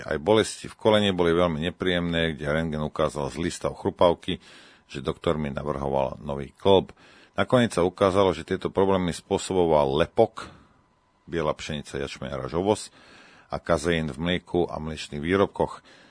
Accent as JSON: {"language": "Slovak", "town": "Bardejov", "region": "Prešov Region", "country": "Slovakia", "said": "keďže som z Bardejova ako pán Zakuťanský"}